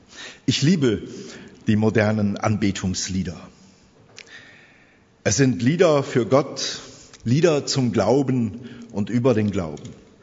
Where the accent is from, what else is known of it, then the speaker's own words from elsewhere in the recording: Siegen, North Rhine-Westphalia, Germany; Ich bin waschechter Siegener und bin groß geworden, geistlich groß geworden im CVM Eiserfeld